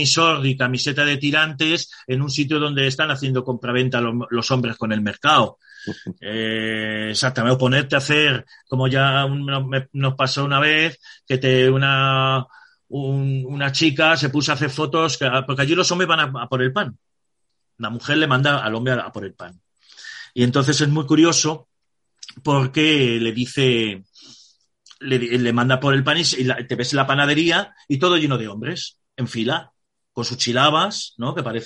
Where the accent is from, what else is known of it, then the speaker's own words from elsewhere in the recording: Spain; nosotros que somos españoles lo aguantamos bien, perfectamente.